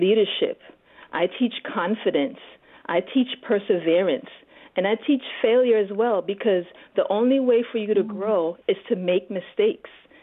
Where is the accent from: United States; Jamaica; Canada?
Jamaica; Again, we're from the Caribbean. I'm Jamaican. So, you know, we have a big family.